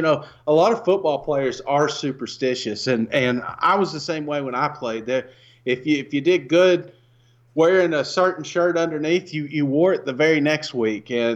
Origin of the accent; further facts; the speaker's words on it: Tennessee, United States; You know, I grew up in East Tennessee.